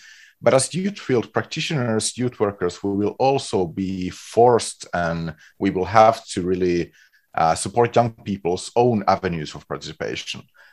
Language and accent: English; Finland; I come from Finland.